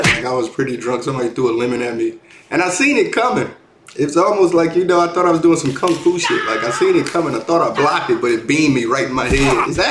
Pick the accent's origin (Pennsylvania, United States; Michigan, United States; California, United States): Michigan, United States; Detroit; I mean, I came from Detroit, so we had a crazy like open mic scene.